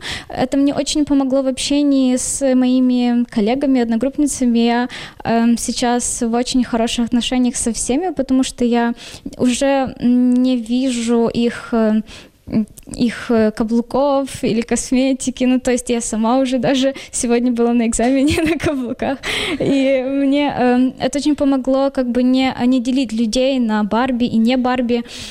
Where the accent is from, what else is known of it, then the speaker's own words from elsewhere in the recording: Lviv, Lviv Oblast, Ukraine; Да, ну я родилась во Львове, всю жизнь прожила во Львове